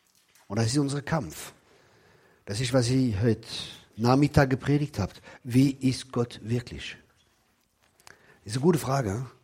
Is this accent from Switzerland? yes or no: no; Grand Est, France; German is a second language; Ich komme aus dem Elsass, aus dem verheißenen Land. Das Land, wo Sauerkraut und Bier fließt.